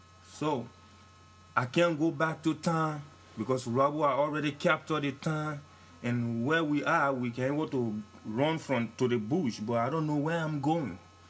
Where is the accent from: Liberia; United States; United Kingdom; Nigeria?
Liberia; Sakapie, Nimba County; born there; I was born in Liberia, Sakapie, Nimba County.